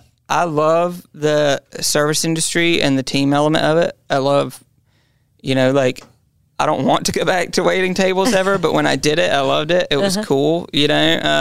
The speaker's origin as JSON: {"language": "English", "town": "Newberry", "region": "South Carolina", "country": "United States", "said": "I'm from Newberry, South Carolina. My dad owned a restaurant growing up"}